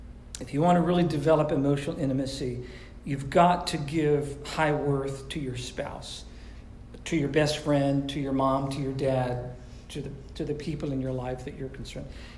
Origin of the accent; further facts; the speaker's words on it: Massachusetts, United States; I grew up with horses in Massachusetts, and I have shoveled.